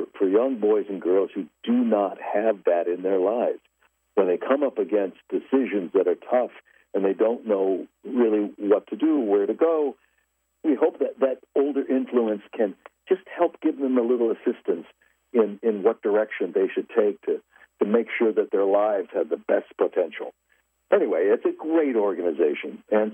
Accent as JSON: {"language": "English", "town": "Los Angeles", "region": "California", "country": "United States", "tie": "born or raised there", "said": "I was born and raised in Los Angeles."}